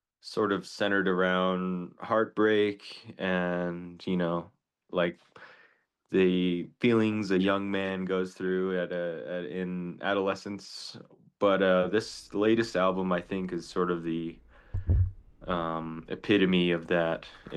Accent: Window Rock, Arizona, United States; also born or lived in Phoenix, United States; I was born in Phoenix, but I grew up in Window Rock, which is on the Navajo Reservation.

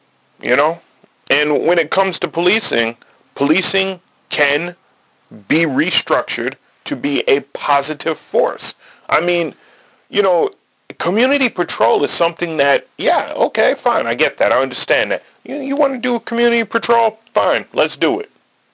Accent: New York, United States; I grew up in Wayne County, New York.

